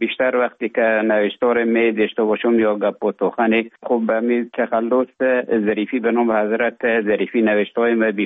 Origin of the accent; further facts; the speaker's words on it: Afghanistan; moved away as an adult; also born or lived in Russia; now in Finland; تا زمانی که ببخشن طالبا آمدن من در افغانستان بودم. بعد از ای که از افغانستان طالبا آمدن به اوج گذاره ما کمک مشکل بود و آمدم به طرف های روسیه و از روسیه آمدم به ایجه بفنلاند.